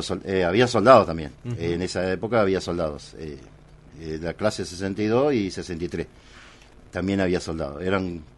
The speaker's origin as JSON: {"language": "Spanish", "town": "Olavarría", "region": "Buenos Aires Province", "country": "Argentina", "said": "que yo soy de Olavarría, provincia de Buenos Aires"}